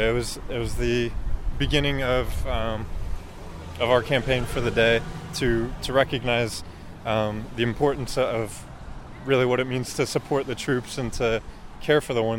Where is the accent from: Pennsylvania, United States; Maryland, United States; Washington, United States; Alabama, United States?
Maryland, United States; Gaithersburg; now in Silver Spring, United States; I grew up in Gaithersburg and live in Silver Spring now.